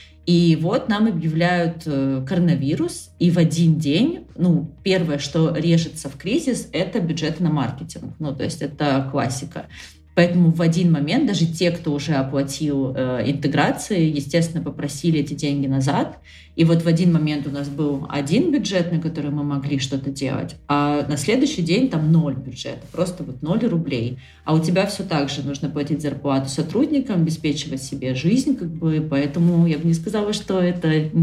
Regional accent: Krasnodar, Krasnodar Krai, Russia; но вообще я из Краснодара

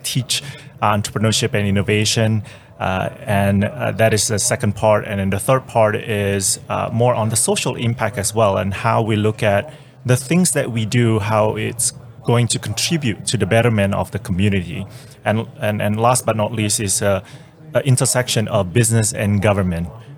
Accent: Singapore; Singapore.

